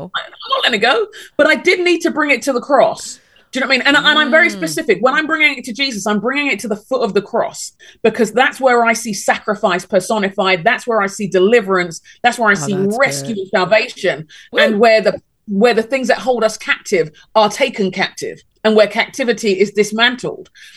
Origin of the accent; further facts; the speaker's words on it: Nigeria; moved away; I'm from a collective culture. I don't need any Lone Ranger business. I'm Nigerian. We do things as a pack. I left my pack and I came here to serve.